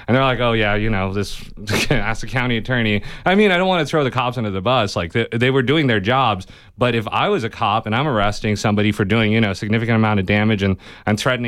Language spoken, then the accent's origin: English; India; now in United States; So I'm an immigrant. I came from India, where the dream was, you know, like, hey, America is this shining city on the hill.